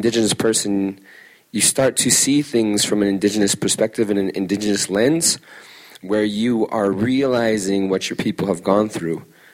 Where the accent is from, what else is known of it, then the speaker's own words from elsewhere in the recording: Browning, Montana, United States; also born or lived in Tuba City / Alaska; I'm from Blackfeet, from Brandon, Montana. I'm also from Dene, from Tuba City, and also from Alaska, from a village north of Anchorage, in Yupak.